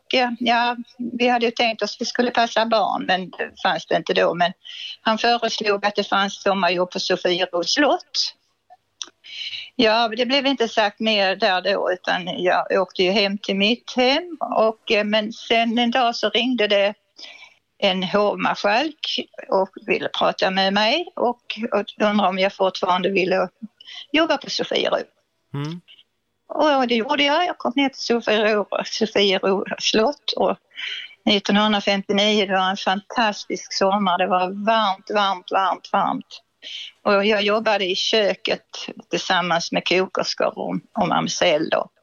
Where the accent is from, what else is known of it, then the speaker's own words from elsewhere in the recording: Småland, Sweden; Annars hade jag stannat kvar hemma i Småland, för jag kommer från Småland.